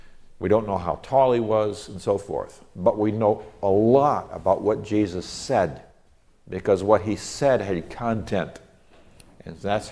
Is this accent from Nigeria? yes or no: yes; Nigeria; When I grew up in Nigeria, West Africa, which is a third world country, we saw this over and over and over again.